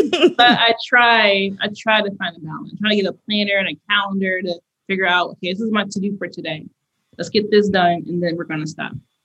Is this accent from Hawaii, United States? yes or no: no; Connecticut, United States; Than I'm from Connecticut originally. So it's a different vibe from Connecticut.